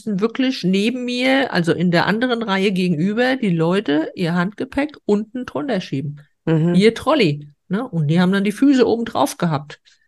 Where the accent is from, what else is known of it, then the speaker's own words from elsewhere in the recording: Frankfurt, Hesse, Germany; ich komme ja aus Frankfurt